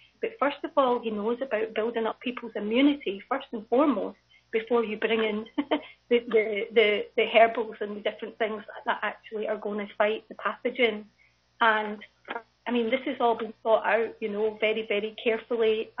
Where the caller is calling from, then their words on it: Scotland, United Kingdom; I'm actually phoning from Scotland